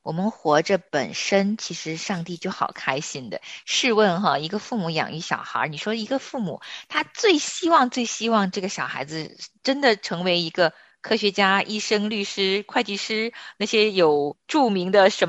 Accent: North China, China; 因为我从小是在华北大平原长大的，在林子里长大、田野里跑大的孩子

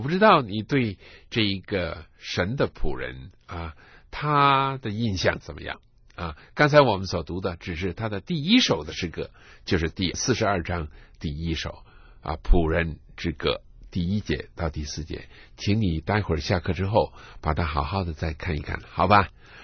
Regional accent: China; 我们中国人是一个主张谦卑的隐藏的民族啊

